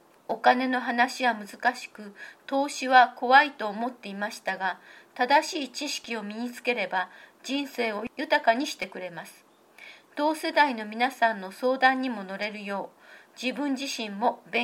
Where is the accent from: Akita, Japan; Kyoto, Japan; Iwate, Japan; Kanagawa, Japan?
Kyoto, Japan; now in Kikuchi, Japan; 出身は京都ですが、一緒に引っ越してくれた両親に感謝しています。